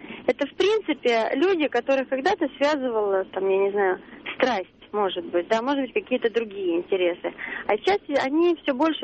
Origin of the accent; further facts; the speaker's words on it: Moscow, Russia; я из Москвы.